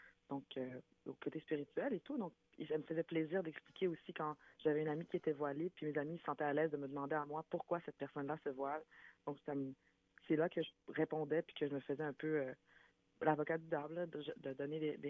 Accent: Gatineau, Quebec, Canada; Moi, j'ai grandi à Gatineau, donc autour de moi, il y avait beaucoup de Québécois et peu d'immigrants.

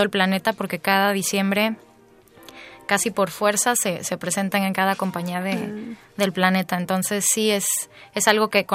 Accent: Mexico; now in Canada; Bueno, yo vengo de México y lo que me trajo a Canadá pues fue la danza principalmente.

